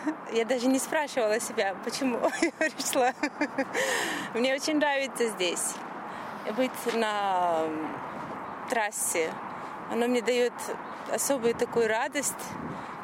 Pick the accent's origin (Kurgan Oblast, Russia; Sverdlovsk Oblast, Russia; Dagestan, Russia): Dagestan, Russia; born there; now in Irkutsk, Russia; Иркутск. Сейчас я в Иркутске живу, но я родилась в Дагестане.